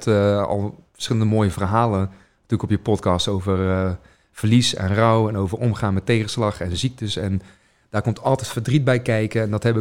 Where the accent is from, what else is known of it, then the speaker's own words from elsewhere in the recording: North Brabant, Netherlands; Ik heb gewoon een heel fijn, zorgeloos leven in het Brabantse land gehad, waar ik ben geboren en getogen.